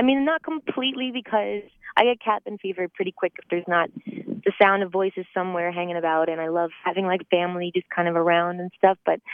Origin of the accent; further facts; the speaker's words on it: Charlottetown, Prince Edward Island, Canada; now in Halifax, Canada; I grew up in Charlottetown, and then I moved to the big city of Hollywood. 3.5 hours away. So it's nice still being really close to home. And Halifax I definitely consider home now too.